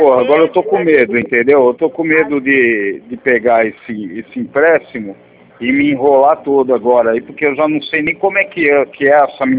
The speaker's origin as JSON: {"language": "Portuguese", "region": "São Paulo", "country": "Brazil", "lives_now": "Mato Grosso, Brazil", "said": "Porque eu sou de São Paulo, embora eu não sou de São Paulo, eu estou no Mato Grosso, né? Mas eu sou de São Paulo."}